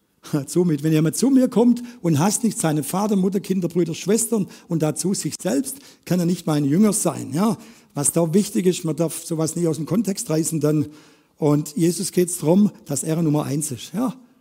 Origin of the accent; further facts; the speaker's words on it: Baden-Württemberg, Germany; born there; ich komme gebürtig aus der Reutlinger Ecke